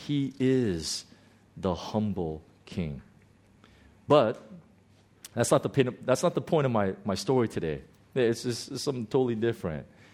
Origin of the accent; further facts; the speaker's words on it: United States; I had no idea what their names were, you know, as an American.